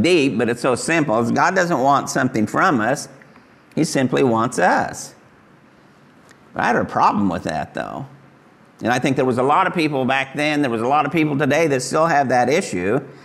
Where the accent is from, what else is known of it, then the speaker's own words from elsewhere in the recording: Wichita, Kansas, United States; And so growing up, I grew up in Kansas. This has been my home all this time. Grew up in Wichita, mostly South Wichita.